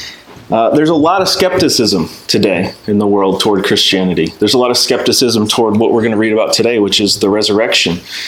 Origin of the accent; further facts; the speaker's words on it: Osceola, United States; And we're from Osceola. She goes to school up there in Osceola.